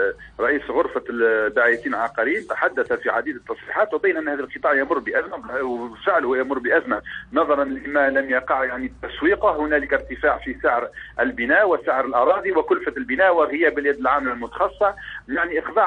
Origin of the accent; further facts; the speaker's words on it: Tunisia; آخر نحن عندنا في تونس يعني فقاعة يعني عقارية